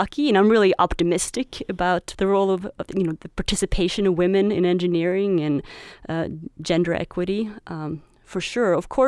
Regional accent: Sweden; first language Swedish; English is a second language; now in United States; Swedish, which is my native language, would not have been a good college choice, I think, to study here in the U.S., since I was already a native speaker

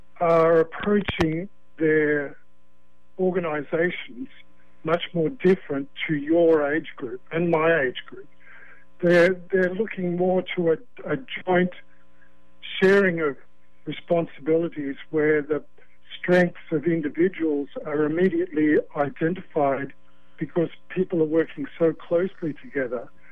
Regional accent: Australia; moved away as an adult; now in United States; It's just a feeling that I'm actually Australian, but I'm a joint citizen. I've lived here 30 years.

